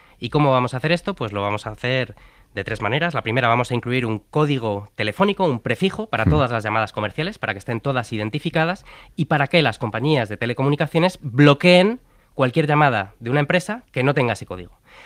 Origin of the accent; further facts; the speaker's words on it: Spain; Igual soy el único español al que una llamada de spam me relaja.